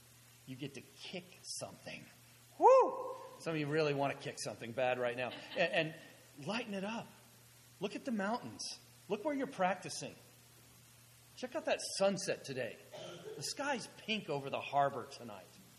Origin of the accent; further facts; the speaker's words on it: the South, United States; I'm from the South, and they say goodbye, you know, in the house, at the door, in the driveway, and as you're leaving in the car. It's a Southern thing.